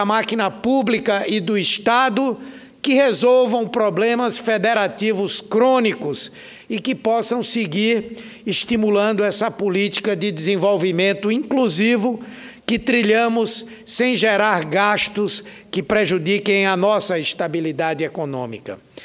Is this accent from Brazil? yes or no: yes; Northeast Region, Brazil; eu, como nordestino, recuso-me a aprovar uma proposta como essa